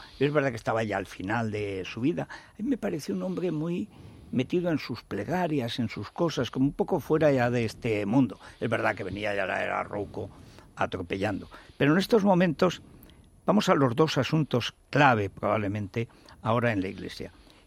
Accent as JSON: {"language": "Spanish", "town": "Teruel", "region": "Aragon", "country": "Spain", "said": "No, yo soy de Teruel."}